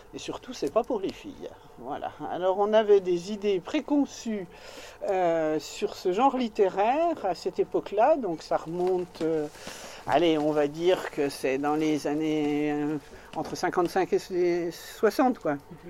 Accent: Meursault, Bourgogne-Franche-Comté, France; born there; now in Beaujolais, France; je suis terrienne, hein, d'abord, européenne ensuite, française et bourguignonne. Je suis très fière de ma Bourgogne natale parce que je suis née dans les grands vins de Bourgogne. Je suis née à Meursault, mon père était de Nuit-Saint-Georges

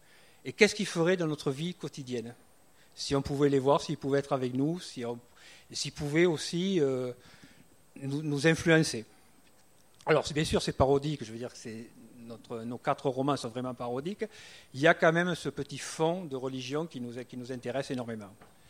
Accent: Occitanie, France; moi, je viens dans mon accent d'un pays où les guerres de religion sont dans la chair avec les cathares

